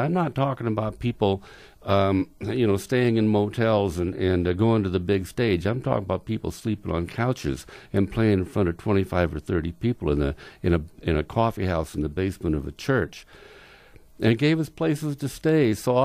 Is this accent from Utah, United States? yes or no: yes; Utah, United States; Now, I was from Utah.